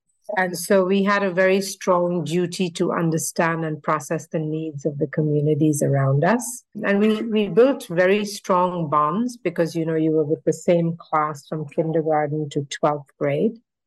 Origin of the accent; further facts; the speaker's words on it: Kolkata, West Bengal, India; I grew up in Calcutta, which is now Kolkata, which is a teeming metropolis of over 17 million people in India. And I grew up in a very strong extended family structure with an Eastern upbringing.